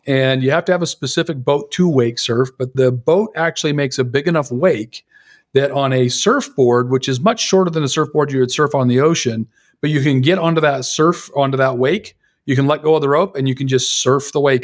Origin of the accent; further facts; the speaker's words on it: Salt Lake City, Utah, United States; because I come from Salt Lake, I have connections to get people in to see whoever they need to see.